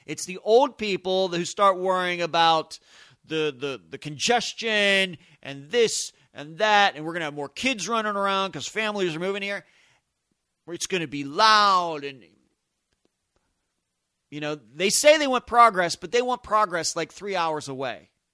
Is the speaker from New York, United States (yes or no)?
no; Leechburg, Pennsylvania, United States; this strikes me very much the same as my hometown, coincidentally, of Leechburg, Pennsylvania, that has seen better times, that a lot of people have moved away.